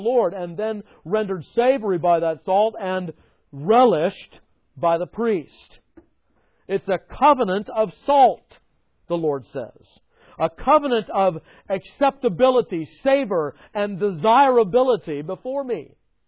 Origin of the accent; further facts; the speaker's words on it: California, United States; I remember this growing up in Southern California, is very popular, more popular than here because the summer evenings are much more pleasant than they are here.